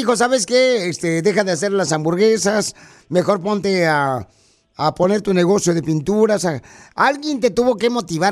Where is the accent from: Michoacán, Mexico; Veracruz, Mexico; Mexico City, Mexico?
Mexico City, Mexico; now in United States; ¿a qué venimos de la Ciudad de México a Estados Unidos, viejón?